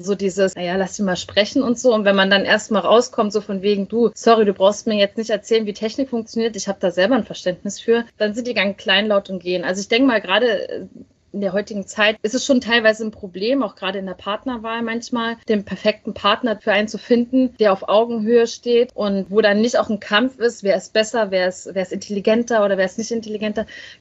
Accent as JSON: {"language": "German", "region": "East Germany", "country": "Germany", "said": "als in Ostdeutschland, wo ich herkomme."}